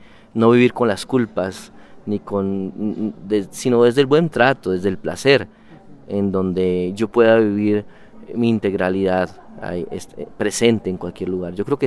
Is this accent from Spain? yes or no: no; Colombia; estoy aquí, soy colombiano.